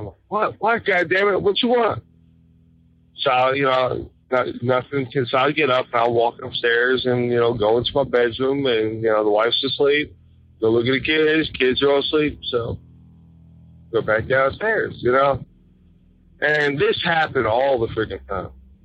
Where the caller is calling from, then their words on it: Maryland, United States; also born or lived in Virginia; from Maryland. I wanted to tell you this quick thing. So I guess it's probably about 5 or 6 years ago, I moved from Virginia to Maryland.